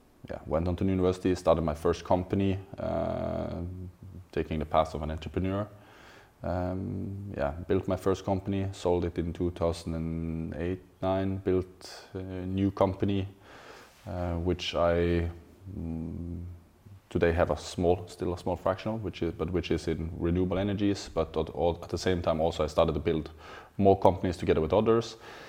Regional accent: Vestland, Norway; I grew up in a farm a couple of hours away from Bergen, in the country. It's where we have one of the biggest suspension bridge

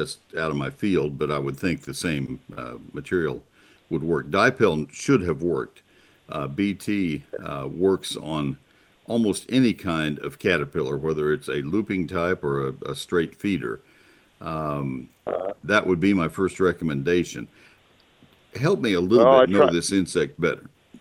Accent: College Station, Texas, United States; now in McKinney, United States; I grew up in Bryan, College Station. Grew up in College Station, but I live in McKinney, north of Dallas.

